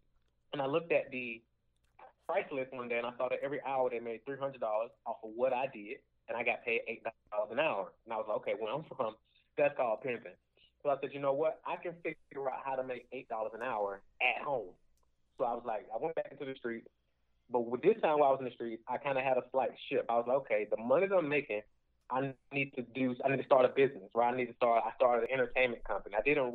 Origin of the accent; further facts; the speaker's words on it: Atlanta, Georgia, United States; I grew up, you know, I'm from Atlanta, Georgia. I grew up in a drug-infested environment.